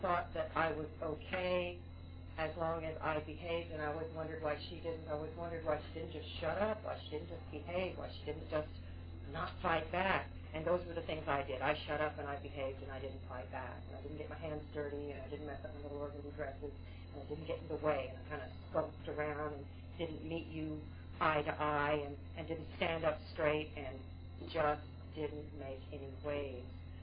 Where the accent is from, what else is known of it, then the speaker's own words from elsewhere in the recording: West Coast, United States; I was raised out on the West Coast, my older sister and I.